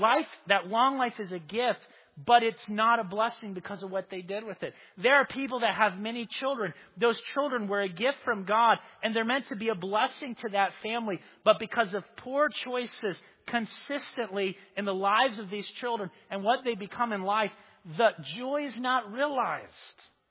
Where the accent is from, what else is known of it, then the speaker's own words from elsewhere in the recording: Florida, United States; I'm from Florida. Lots of people live on the beach in Florida.